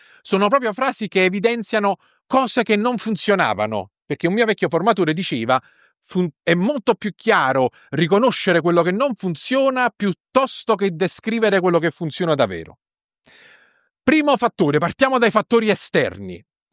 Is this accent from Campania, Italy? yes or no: yes; Naples, Campania, Italy; Sono napoletano